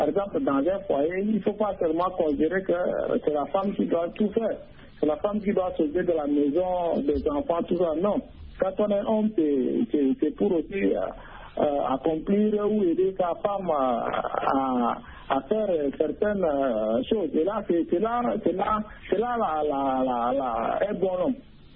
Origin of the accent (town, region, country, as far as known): Chad